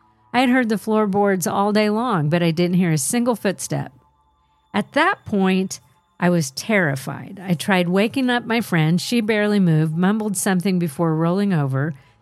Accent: Georgetown, South Carolina, United States; I grew up in Georgetown, South Carolina, which is an old town with more ghost stories than you can count.

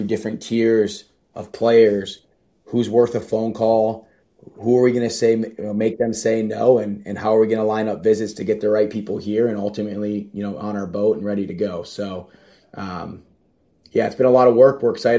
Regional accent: New York, United States; and I say that as a New Yorker.

